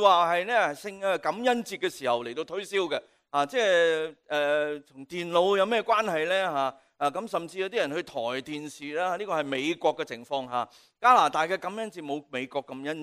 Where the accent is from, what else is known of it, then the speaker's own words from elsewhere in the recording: China; 我哋中国人咧就比较唔系几食火鸡噶，我哋食走地鸡噶